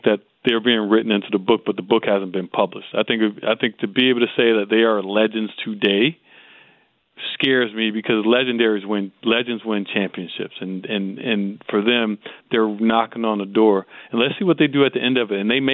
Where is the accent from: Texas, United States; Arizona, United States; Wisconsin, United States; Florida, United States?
Florida, United States; Lauderdale Lakes; I mean, I'm from Lauderdale Lakes. We couldn't afford to stick them.